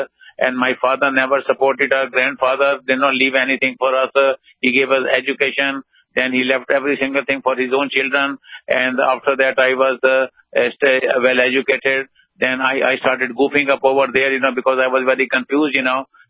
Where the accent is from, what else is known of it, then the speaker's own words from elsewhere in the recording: India; born there; I was born in India, and I was born into the very wealthy family.